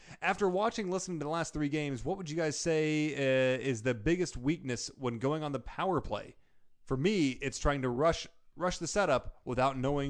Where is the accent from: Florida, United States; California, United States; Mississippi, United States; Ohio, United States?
Ohio, United States; Zanesville; I'm from Zanesville, Ohio, which I think at 18 I could have managed.